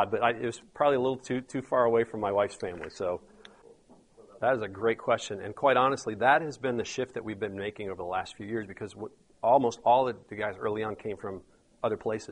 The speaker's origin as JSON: {"language": "English", "town": "Detroit", "region": "Michigan", "country": "United States", "lives_now": "Atlanta, United States", "said": "I'm from Detroit. My wife's from Charlotte. Philly, where I went to seminary."}